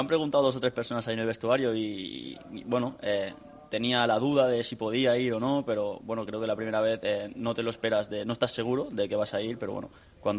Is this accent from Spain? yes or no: yes; Sant Antoni de Vilamajor, Catalonia, Spain; Tienes razón. En San Antonio de Vilamajor, en el Vilamajor.